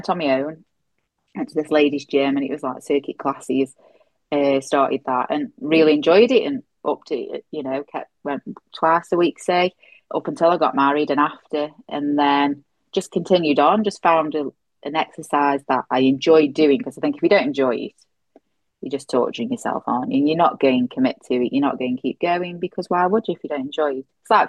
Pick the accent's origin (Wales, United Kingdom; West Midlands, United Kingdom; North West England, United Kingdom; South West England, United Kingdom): West Midlands, United Kingdom; Stoke-on-Trent; from Stoke on Trent.